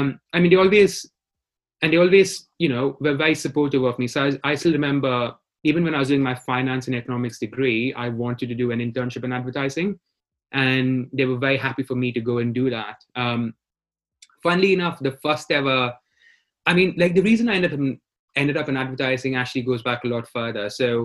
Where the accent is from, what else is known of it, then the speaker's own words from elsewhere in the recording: Bangalore, Karnataka, India; So growing up in India, you know, in Bangalore is a silicon capital of India. So I grew up in the 90s in an India that had just gone through globalization.